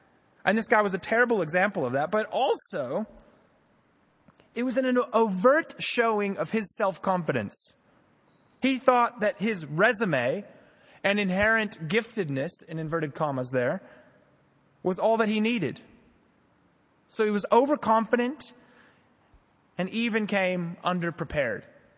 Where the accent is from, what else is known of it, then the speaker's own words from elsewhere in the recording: United States; As an American, I have a love for jackets.